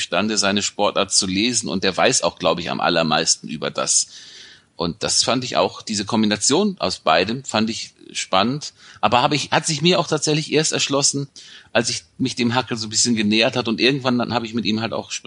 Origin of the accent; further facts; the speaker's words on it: Oldenburg, Lower Saxony, Germany; also born or lived in Bremen; ich komme ja aus dem Norden, aus Oldenburg und Bremen.